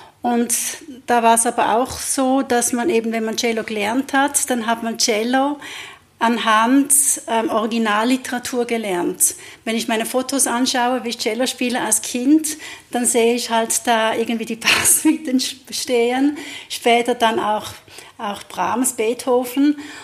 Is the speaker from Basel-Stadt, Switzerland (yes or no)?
yes; Basel, Basel-Stadt, Switzerland; in diesem Umfeld, wo ich groß geworden bin, also ich komme ja aus Basel, das ist sehr calvinistisch